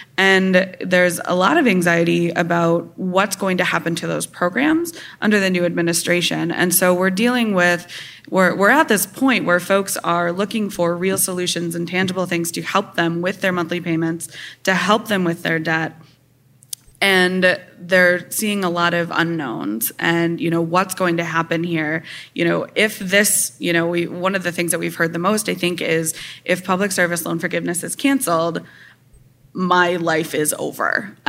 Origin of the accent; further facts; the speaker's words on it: Janesville, Wisconsin, United States; I'm from Janesville, and there were... When the GM plant closed